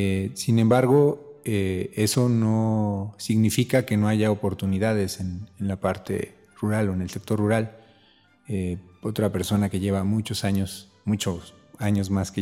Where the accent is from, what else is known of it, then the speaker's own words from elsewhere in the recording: Mexico City, Mexico; born there; also born or lived in Baja California; De la Ciudad de México, nací en la Ciudad de México y viví unos tres años en Baja California, muy cerca de la frontera con Estados Unidos.